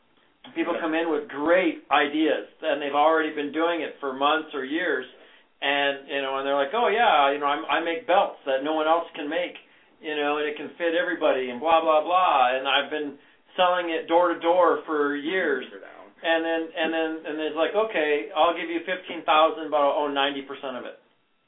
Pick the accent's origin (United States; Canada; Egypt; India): United States; Iowa; Yeah, I grew up in Iowa.